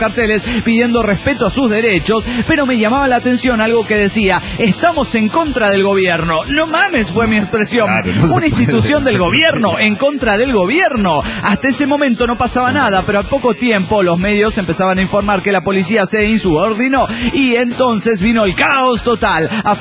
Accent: Quito, Pichincha, Ecuador; de Quito, Ecuador!

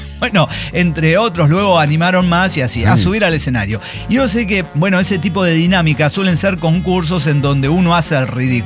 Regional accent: Querétaro, Mexico; Ah, yo soy de aquí, de Querétaro, de Corregidores.

